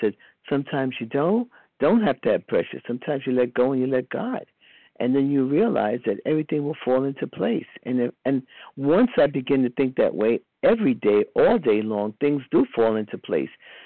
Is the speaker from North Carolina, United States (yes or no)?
yes; Charlotte, North Carolina, United States; I'm from Charlotte.